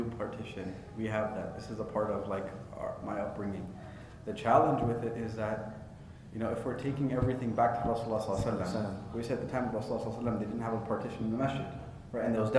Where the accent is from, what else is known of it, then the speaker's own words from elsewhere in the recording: Fiji; And I'm from Fiji, so.